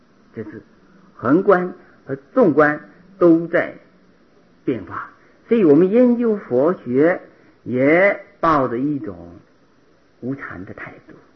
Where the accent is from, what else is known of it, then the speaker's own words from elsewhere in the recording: Fujian, China; 因为我不会讲台语，虽然是福建人，但是不会讲台语。我是福建东部啊，东部是属于福州语系，不是属于闽南语系，所以闽南话台语不会讲啊。